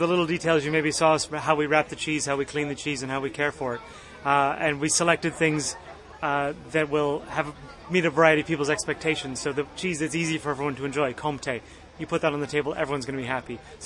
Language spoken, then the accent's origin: English; Michigan, United States; Close, because I'm from Michigan.